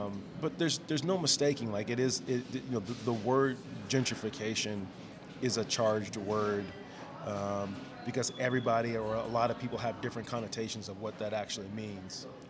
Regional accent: Virginia, United States; now in Denver, United States; Yeah, so I'm from Virginia. I mean, my dad was in the Air Force, so we moved around a lot. I think we spent most of our time in Virginia.

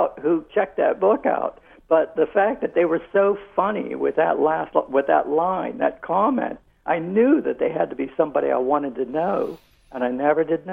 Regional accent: Norvelt, Pennsylvania, United States; Yes. Well, I'm from Norvelt, Pennsylvania.

